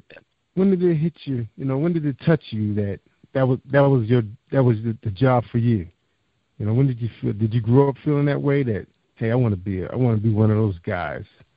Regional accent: Baltimore, Maryland, United States; also born or lived in Eastern Shore; because I grew up in Baltimore City as well. A lot of people know I grew up on the Eastern Shore

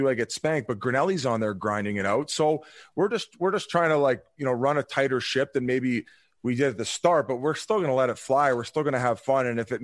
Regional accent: Canada; I'd say I'm fairly liberal and I'm from Canada.

